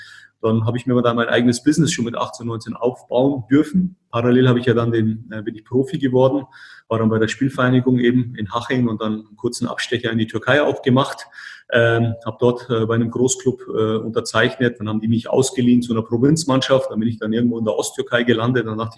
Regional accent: Markt Schwaben, Bavaria, Germany; also born or lived in Erding; Also ich bin geborener Erdinger, aufgewachsen in Marktschwaben, habe meine ganze Schullaufbahn in Marktschwaben gehabt

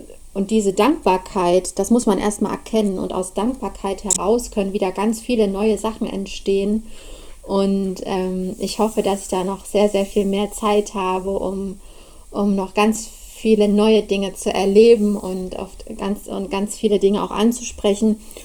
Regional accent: Leipzig, Saxony, Germany; ich komme aus Leipzig.

